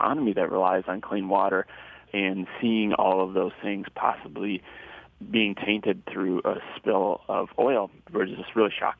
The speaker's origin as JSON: {"language": "English", "town": "Grand Rapids", "region": "Michigan", "country": "United States", "tie": "born or raised there", "moved": "as an adult", "lives_now": "Ventura, United States", "said": "So we're both from Grand Rapids area and grew up in Michigan and absolutely love the Great Lakes. And so we both live out here in Ventura, California right now."}